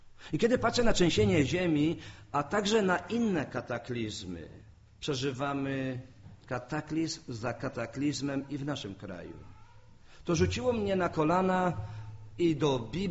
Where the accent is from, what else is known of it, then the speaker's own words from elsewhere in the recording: Oświęcim, Lesser Poland, Poland; Ja z Oświęcimia pochodzę.